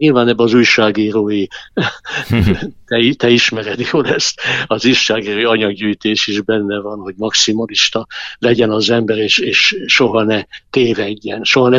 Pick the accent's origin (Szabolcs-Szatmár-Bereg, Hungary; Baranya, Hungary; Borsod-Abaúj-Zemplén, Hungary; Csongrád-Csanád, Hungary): Szabolcs-Szatmár-Bereg, Hungary; Nyíregyháza; abban a környezetben, amin én felnőttem Nyíregyházán, általános iskolába